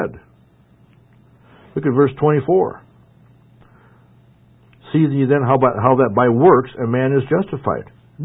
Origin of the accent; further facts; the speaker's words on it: Ohio, United States; now in South Dakota, United States; I'm not from Ohio anymore, where people out there just have massively powerful religions.